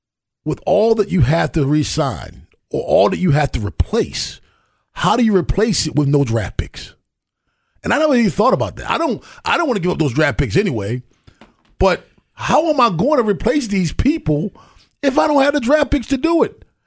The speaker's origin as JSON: {"language": "English", "town": "Baltimore", "region": "Maryland", "country": "United States", "said": "I'm from West Baltimore."}